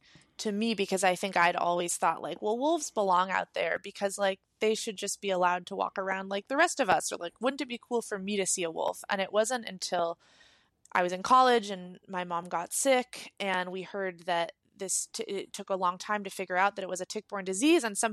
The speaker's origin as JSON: {"language": "English", "region": "Oregon", "country": "United States", "tie": "born or raised there", "said": "the story of America and the story of Oregon, to name my home state, cannot be actually told without talking about wolves."}